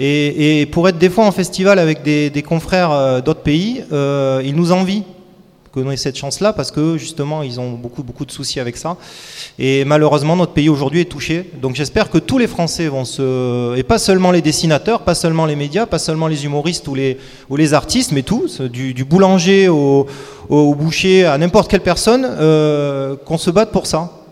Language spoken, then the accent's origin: French; France; Attristé en tant que Français.